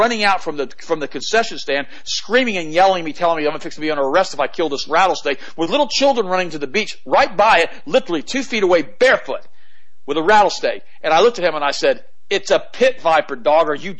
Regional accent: Florida, United States; because I was raised in Florida.

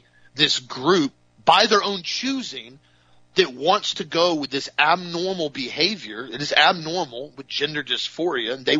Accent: United States; That's part of being free. That's part of being an American.

